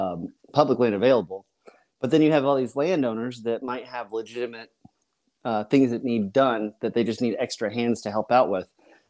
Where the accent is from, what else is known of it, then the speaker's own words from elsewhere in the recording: Colorado, United States; it wasn't rare to wake up and have an elk herd in our front yard when I grew up in Colorado.